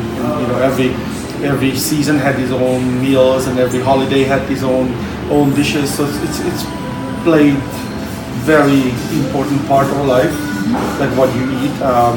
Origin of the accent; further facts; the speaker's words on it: Hungary; English is a second language; I was born in Hungary. I'm Hungarian. I was born in Hungary. Back in then, there was behind the Iron Curtain, Russian occupied Hungary.